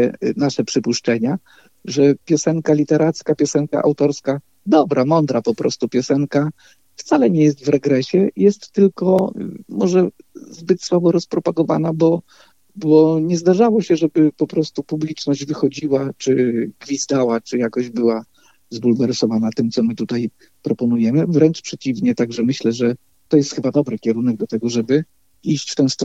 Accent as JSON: {"language": "Polish", "country": "Poland", "tie": "born or raised there", "said": "że ja pochodzę i wychowałem się i mieszkam w Polsce północno-wschodniej"}